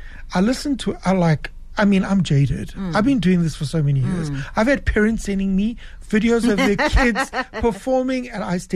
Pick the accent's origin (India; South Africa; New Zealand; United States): South Africa; born there; I'm of Portuguese extraction, although I was born in South Africa